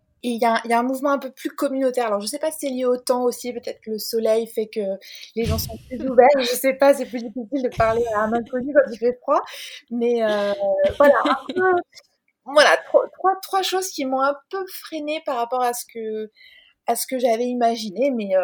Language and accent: French; Auvergne-Rhône-Alpes, France; on vient de Rhône-Alpes, ce qui est quand même pas une région extrêmement chaude, mais c'est pas très froid non plus.